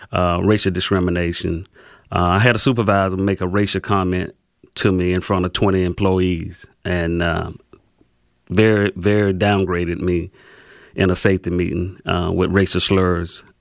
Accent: Jacksonville, Florida, United States; Well, let me say this. I was born and raised in Jacksonville. I'm a military veteran.

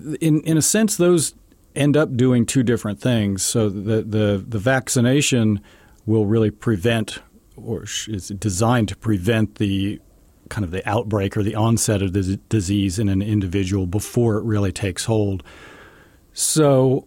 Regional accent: Lawrence, Kansas, United States; I grew up in Lawrence, Kansas, right. And I went to school at Kansas University.

